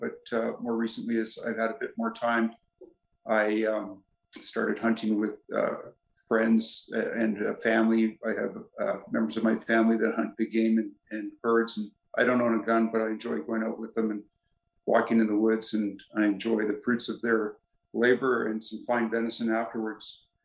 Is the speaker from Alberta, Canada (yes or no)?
yes; Edmonton, Alberta, Canada; I grew up in Edmonton, and went to school there, including medical school at the University of Alberta.